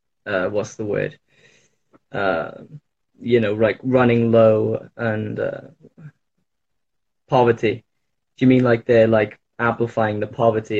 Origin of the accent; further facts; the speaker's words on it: Wales, United Kingdom; Yeah, I'm in the UK. I'm from Wales.